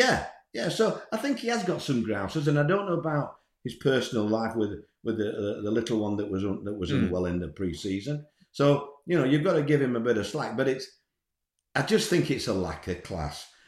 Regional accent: Scarborough, Yorkshire and the Humber, United Kingdom; I'm from Scarborough. I played for Hartlepool and York City.

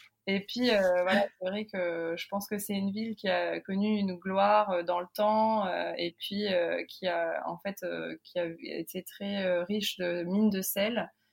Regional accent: France; la façon dont j'ai grandi en France.

